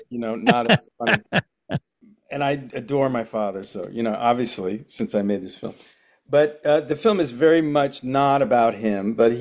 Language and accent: English; New York, United States; well, I'm a New Yorker, and so it was hard for me to tell the story without being kind of to have a little flair